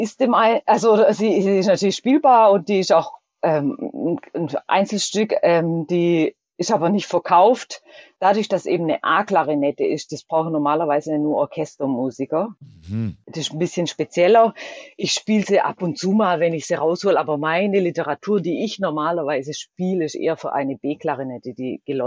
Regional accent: Stuttgart, Baden-Württemberg, Germany; ich komme ja aus Stuttgart

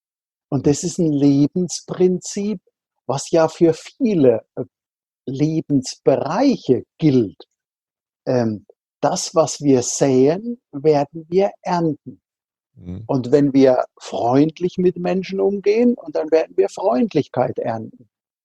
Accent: Rhineland-Palatinate, Germany; Also ich bin in der Südpfalz an der Weinstraße aufgewachsen. Also einem Landstrich, was andere gerne als das Paradies bezeichnen, weil da eben so schöne Dinge wie Wein und Kastanien wachsen

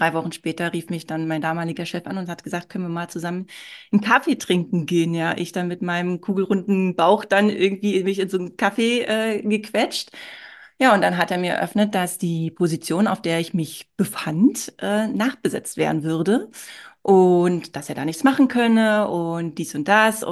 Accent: Berlin, Germany; Ich bin ja auch im Ostteil von Berlin aufgewachsen

